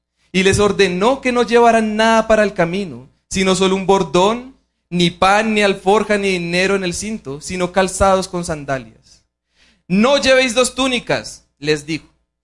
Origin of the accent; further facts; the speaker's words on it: Colombia; como colombianos o latinos los usamos incluso hasta diariamente